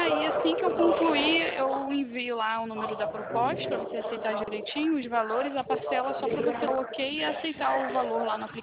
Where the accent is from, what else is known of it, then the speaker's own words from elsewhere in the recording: Rio de Janeiro, Brazil; Eu sou de Campo Grande.